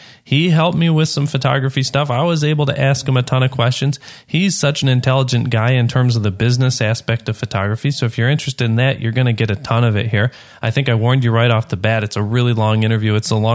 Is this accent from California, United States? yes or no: no; Detroit, Michigan, United States; Mike is from my hometown of Detroit, lives outside Detroit where I grew up